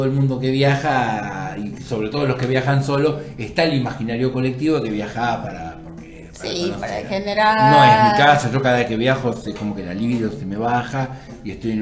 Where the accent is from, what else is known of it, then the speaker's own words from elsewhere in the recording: Argentina; Vos sos argentino, ¿no? Yo también.